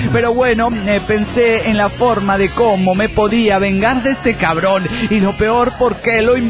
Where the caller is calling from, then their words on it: Mexico City, Mexico; del DF mexicano.